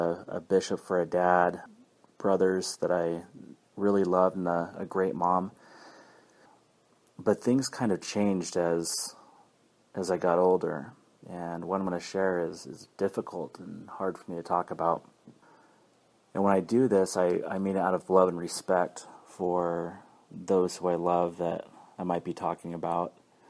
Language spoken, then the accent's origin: English; California, United States; Now, I grew up in California and was a happy kid.